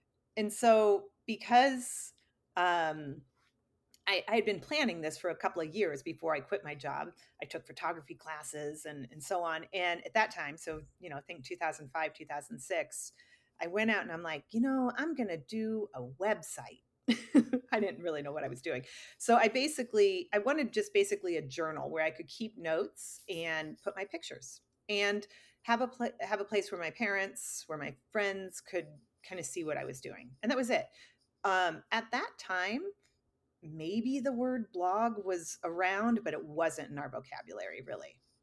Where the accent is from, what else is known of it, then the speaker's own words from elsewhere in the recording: Midwest, United States; I mean, my parents and I grew up in the Midwest, and, you know, we would take driving trips everywhere, but I didn't even have a passport until I was 30.